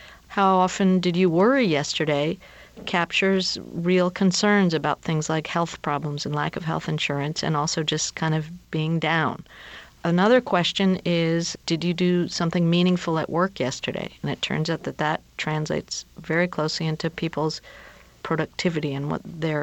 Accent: Peru; and I'm from Peru

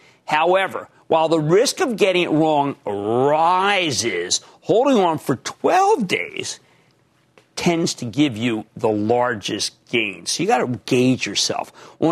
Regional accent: New Jersey, United States; why don't we go to Ann in my home state of New Jersey?

